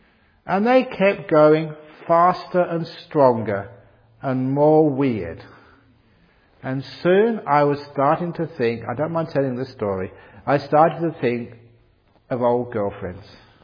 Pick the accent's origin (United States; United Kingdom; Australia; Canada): United Kingdom; England; born there; I was born in England.